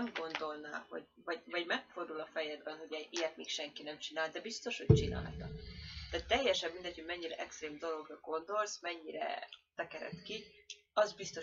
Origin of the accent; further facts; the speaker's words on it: Hungary; now in United Kingdom; Egyesült Királyságból vagyunk. Magyarok vagyunk, ha valakinek ez nem lenne egyértelmű.